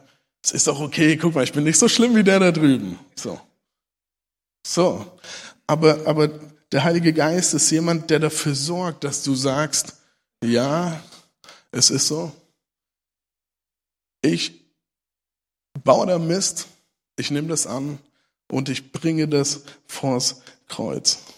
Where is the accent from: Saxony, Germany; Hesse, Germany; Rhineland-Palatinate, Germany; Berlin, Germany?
Hesse, Germany; ich bin aufgewachsen in der Kultur, da wird Apfelwein gebraut, so in Hessen, das ist normal, das gehört dazu